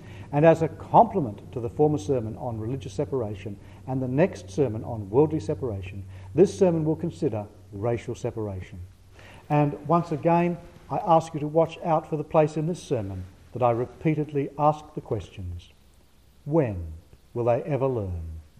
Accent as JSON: {"language": "English", "town": "Sydney", "region": "New South Wales", "country": "Australia", "tie": "born or raised there", "said": "my hometown diocese of Sydney"}